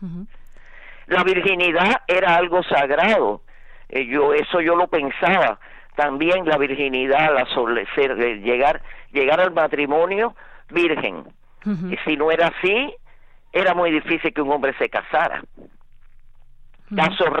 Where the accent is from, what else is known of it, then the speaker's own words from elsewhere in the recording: Cuba; Yo nací en Cuba en el 1942, el 3 de diciembre. Y bueno, he realizado toda mi vida en Cuba.